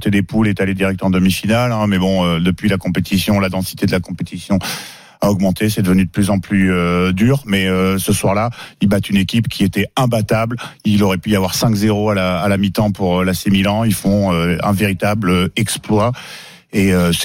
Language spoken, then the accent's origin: French; Bordeaux, Nouvelle-Aquitaine, France; Bah moi je suis bordelais